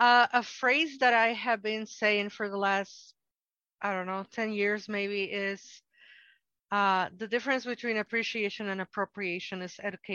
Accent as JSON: {"language": "English", "country": "Mexico", "said": "I'm Mexican from Mexico. I have lived the experience."}